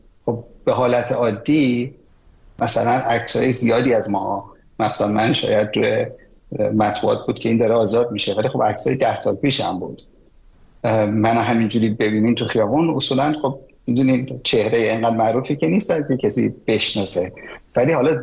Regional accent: Iran; من از سن تو بیشتر وقت تو ایران بودم، همینجا زاده شدم، هم تعداد سالهایی که تو ایران زندگی کردم از سالهای عمر تو بیشتره.

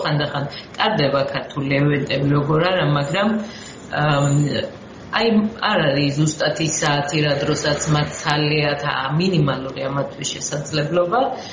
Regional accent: Merisi, Adjara, Georgia; ანუ მე აუცილებლად დავბრუნდები მერიში. აუცილებლად. მე ყოველთვის ფიქრობდი მერისზე და არასდროს არ დამიწყებია, რომ ვალში ვარ იმ ადგილთან, სადაც მე გავიზარდე.

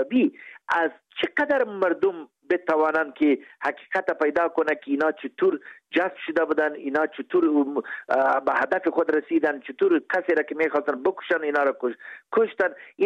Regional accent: Kandahar, Afghanistan; ما از خودم از قندهار هستیم، 14 سالم وکیل پارلمانش بودم، نمایندیش بودم.

